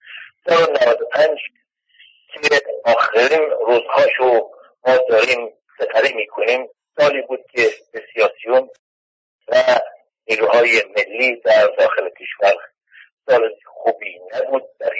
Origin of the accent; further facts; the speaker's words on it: Iran; من به عنوان یک ایرانی که ایران دوست دارم